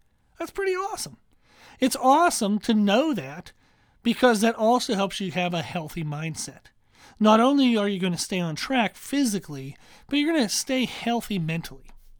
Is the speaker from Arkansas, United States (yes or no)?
no; Pennsylvania, United States; I'm not sure. I'm from Pennsylvania originally. I don't remember there being marshmallows on our sweet potatoes.